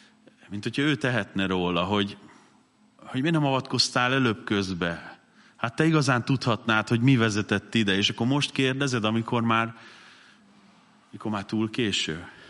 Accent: Mosonmagyaróvár, Győr-Moson-Sopron, Hungary; én Mosonmagyaróváron nőttem fel

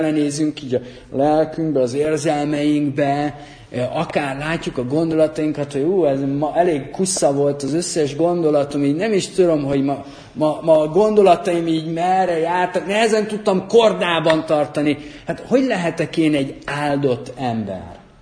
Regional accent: Debrecen, Hajdú-Bihar, Hungary; emlékszem régen, amikor még debreceni voltam, igazából debreceni vagyok. Mindig debreceni vagyok.

